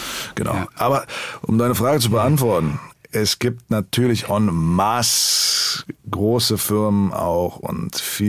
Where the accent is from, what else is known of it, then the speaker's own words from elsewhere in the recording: Berlin, Germany; Ob es Berlin Soul ist, die Seele Berlins, diese Hommage an unsere Heimat oder meine Heimatstadt, an die Familie. Weil uns Berlinern wird ja mal gesagt